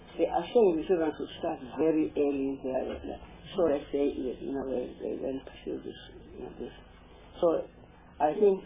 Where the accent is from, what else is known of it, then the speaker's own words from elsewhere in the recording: Durban, KwaZulu-Natal, South Africa; I mean, I come from Durban.